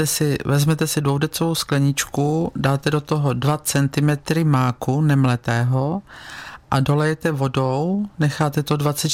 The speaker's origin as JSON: {"language": "Czech", "town": "Bítovany", "region": "Pardubice Region", "country": "Czechia", "said": "já jsem z Bítovan"}